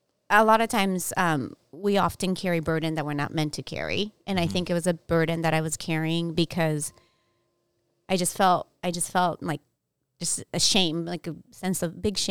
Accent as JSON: {"language": "English", "region": "Okinawa", "country": "Japan", "tie": "born or raised there", "said": "So growing up in Okinawa, because Okinawa was such a big part of, the World War II, conflict."}